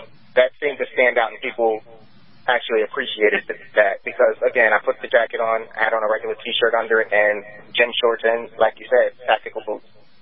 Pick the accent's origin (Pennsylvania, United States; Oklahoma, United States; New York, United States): New York, United States; Long Island; I grew up on Long Island, New York, and okay. Long Island, if you've ever lived there, if you've ever experienced life there, Long Island, in my opinion, is one of the most racist places in the United States.